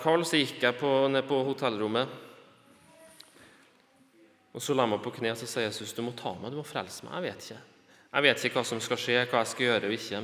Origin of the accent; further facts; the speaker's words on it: Bolivia; jeg er misjonærbarn fra Bolivia